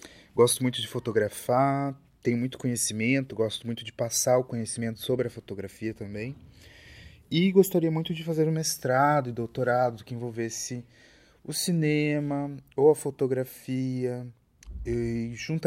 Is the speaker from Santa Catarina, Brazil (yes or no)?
yes; Abelardo Luz, Santa Catarina, Brazil; now in France; tenho 23 anos e sou brasileiro. Sou natural da região sul do Brasil, do estado de Santa Catarina e da cidade de Abelardo Luz, que fica localizada no oeste do estado.